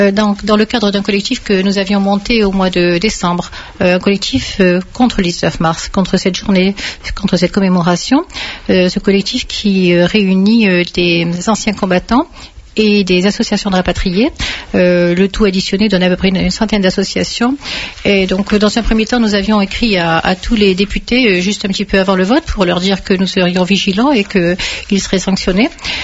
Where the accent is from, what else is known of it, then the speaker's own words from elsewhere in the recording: Algeria; now in Marseille, France; Lorsque nous sommes partis d'Algérie, nous sommes tous arrivés à Marseille.